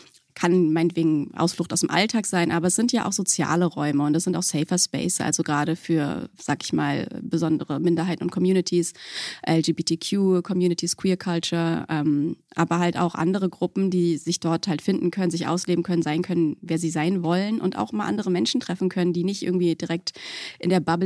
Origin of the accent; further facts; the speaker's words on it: Berlin, Germany; Also ich bin Berlinerin, Berlin geboren und aufgewachsen in Schöneberg.